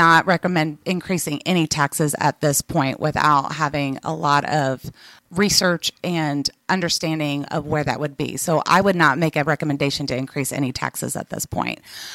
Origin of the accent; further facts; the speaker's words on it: Indiana, United States; I have been born and raised in Bartholomew County. I grew up going to St. Peter's Lutheran School and then graduated from Columbus East